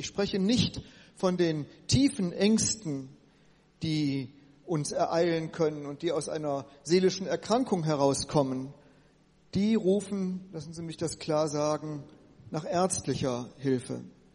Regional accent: North Rhine-Westphalia, Germany; dass ich als Westfale hier mit Menschen zusammen lebe und Erfahrungen mache, deren Lebenserfahrung hier in Pommern so ganz anders war als meine in Westfalen.

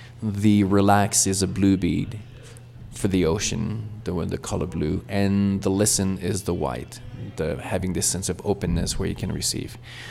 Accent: Canada; I'm from Canada, but I hadn't been living in this country for 20 years.

